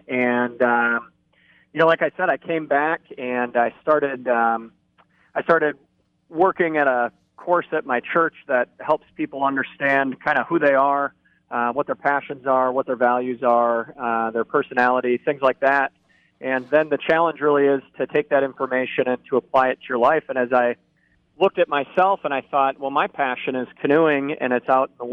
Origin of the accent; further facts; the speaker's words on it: Sioux Falls, South Dakota, United States; moved away as an adult; I am a South Dakota native. I was born and raised in the Sioux Falls area and went to school down in Vermilion. I came up to the cities in 2006